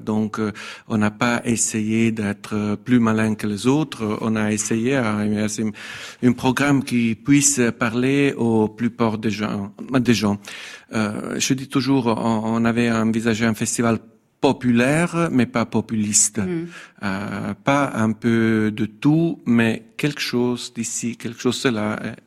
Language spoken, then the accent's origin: French; Italy; French is a second language; en tant qu'Italienne